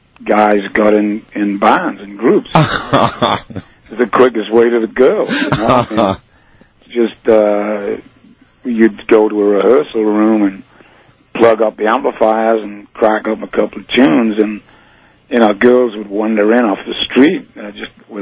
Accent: Newcastle, North East England, United Kingdom; It was a conglomeration of several bands that were playing in my hometown, Newcastle.

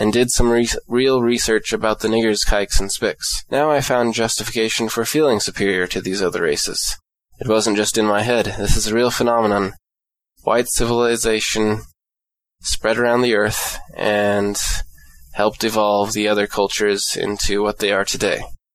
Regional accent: Pacific Northwest, United States; born there; Fortunately, I was born in the Northwest and still live here, which is somewhat of an exception.

